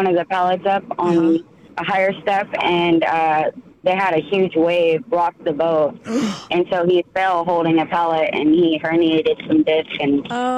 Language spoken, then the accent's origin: English; Texas, United States; I was floored because we're from Texas and that's in Alaska.